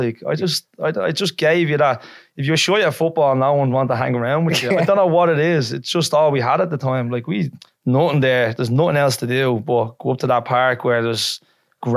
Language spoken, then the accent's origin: English; Dublin, Leinster, Ireland; also born or lived in Birmingham, United Kingdom; we grew up in Birmingham with us, and then I moved to Dublin when I was four years old, as you probably know a little bit as well. But no, we moved to Dublin. My nanny and granddad are from Ireland, so we moved over to them